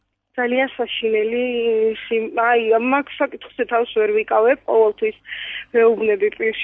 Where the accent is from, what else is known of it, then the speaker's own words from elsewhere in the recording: Kakheti, Georgia; ახლა ქიზიყიდან ვარ და თოთა დაან თუდად ვიცი.